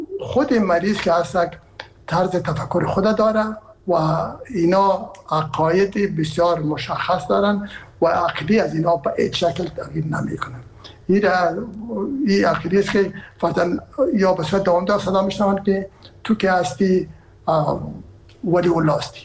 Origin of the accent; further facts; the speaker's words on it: Herat, Afghanistan; ما که هستم از هرات هستم و پدر و مادر بعد هرات هستن